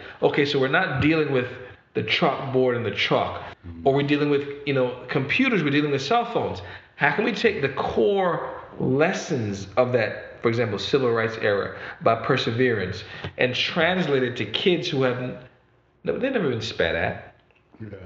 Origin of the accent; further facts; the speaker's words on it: St. Vincent & Grenadines; I'm having this argument online right now with people in my hometown, a Caribbean island called St. Vincent.